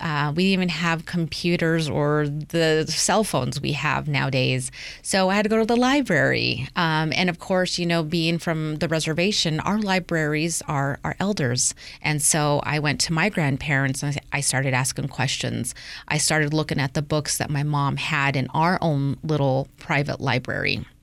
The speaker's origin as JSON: {"language": "English", "region": "Idaho", "country": "United States", "said": "And the way I read it was different because I'm Shoshone. I'm from Idaho."}